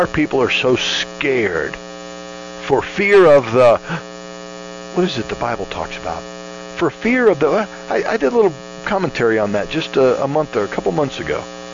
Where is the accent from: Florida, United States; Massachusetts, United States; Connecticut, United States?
Florida, United States; You know, I'm from Florida. Richard, I'm from Florida.